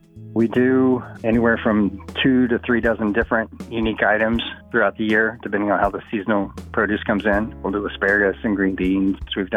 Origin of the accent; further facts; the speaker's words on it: Dallas, Texas, United States; I grew up in the Dallas, Fort Worth area.